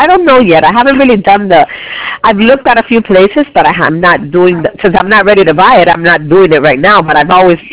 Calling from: Miami, Florida, United States

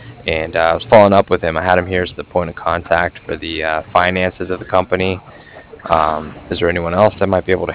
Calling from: Cardiff, Wales, United Kingdom; I was calling from Cardiff

